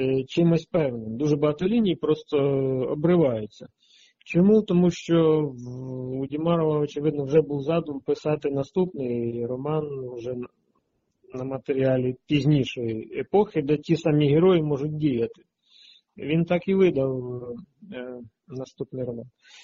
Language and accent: Ukrainian; Poltava, Poltava Oblast, Ukraine; Для мене його мова майже рідна, тому що я сам із Полтавщини родом. Я виріс у Полтаві